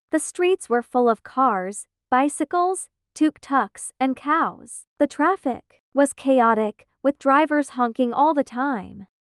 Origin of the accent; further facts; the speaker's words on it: Madrid, Community of Madrid, Spain; I'm from Madrid, Spain, and I worked in Mumbai, India for 6 months.